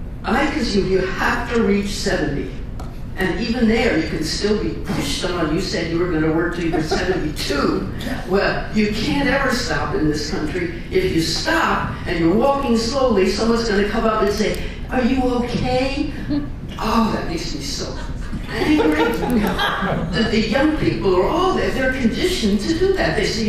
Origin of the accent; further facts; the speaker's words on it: New York, United States; also born or lived in Texas; I was born in Texas. We went East. I was raised in New York.